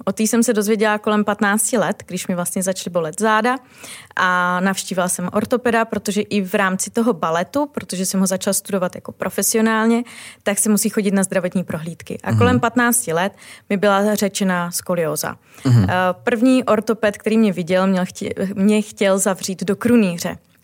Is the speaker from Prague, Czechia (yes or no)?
yes; Prague, Czechia; Tak já jsem křtěná Vltavou, já jsem Pražačka nebo Pražan a celý život jsem vlastně prožila v Praze